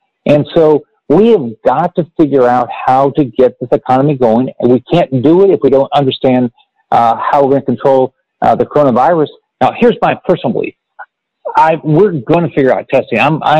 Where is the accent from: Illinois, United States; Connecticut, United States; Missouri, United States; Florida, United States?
Illinois, United States; So I think I told you, I was born in Illinois. I lived in public housing there, and I don't know my dad, but I had a wonderful mom